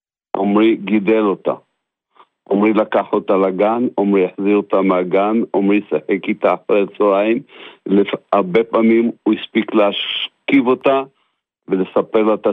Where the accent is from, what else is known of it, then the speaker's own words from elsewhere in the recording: Northern District, Israel; אני בא מהגליל, אני תושב יסוד המעלה